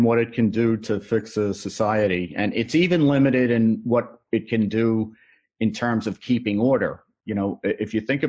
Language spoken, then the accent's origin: English; New York City, New York, United States; But I grew up in the Bronx in the 1960s and 70s, high crime.